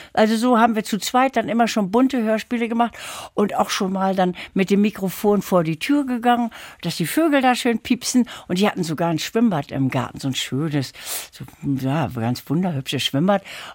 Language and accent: German; Lübeck, Schleswig-Holstein, Germany; Ich bin in Lübeck aufgewachsen. Da waren meine Eltern nach dem Zweiten Weltkrieg gelandet.